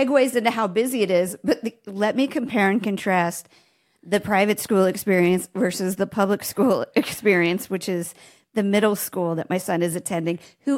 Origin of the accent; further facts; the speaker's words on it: Nebraska, United States; My growing up in Nebraska, It is the flattest state, you guys, you've ever seen in your